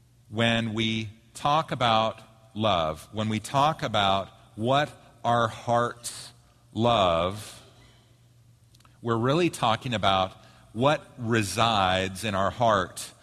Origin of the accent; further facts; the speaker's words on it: Oregon, United States; And also, we're both from Oregon.